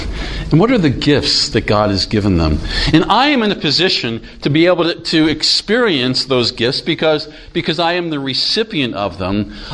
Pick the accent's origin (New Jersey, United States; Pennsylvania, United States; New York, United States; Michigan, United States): Pennsylvania, United States; Philadelphia; Philadelphia is known for being rude, and I come from Philadelphia in the United States.